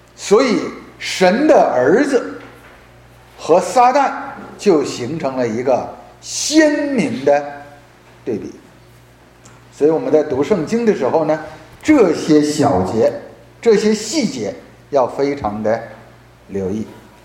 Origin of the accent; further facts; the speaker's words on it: China; now in United States; 我到美国来啊，我发现这么多的这个台湾人啊，我们是大陆人